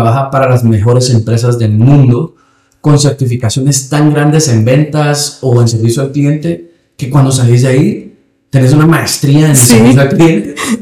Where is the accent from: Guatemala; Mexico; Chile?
Guatemala; Entonces se daban cuenta que yo actuaba un poco diferente a como el guatemalteco regular actúa.